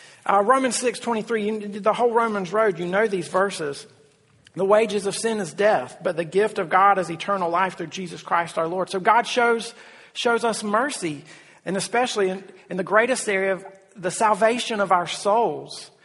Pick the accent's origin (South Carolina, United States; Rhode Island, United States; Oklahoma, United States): South Carolina, United States; And again, I'm from South Carolina. Everybody goes to church in South Carolina. That's the buckle of the Bible Belt.